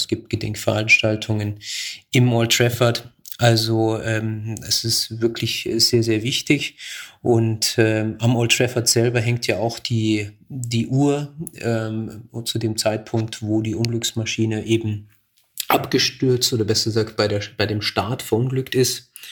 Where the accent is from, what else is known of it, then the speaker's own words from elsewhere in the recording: Munich, Bavaria, Germany; Ja, ich bin in Truderingen groß geworden